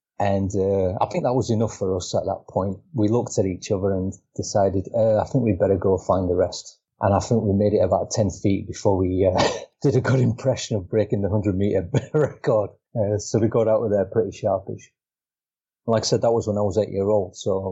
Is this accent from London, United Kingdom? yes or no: no; Yorkshire and the Humber, United Kingdom; a version of hide and seek that we used to play in where I grew up in Yorkshire.